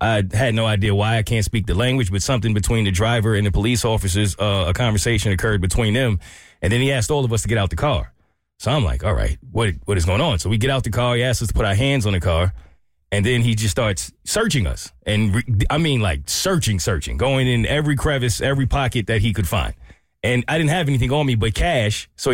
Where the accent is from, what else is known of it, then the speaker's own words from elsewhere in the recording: New York, United States; now this is me being an American, more specifically a New Yorker, I don't think anything of this.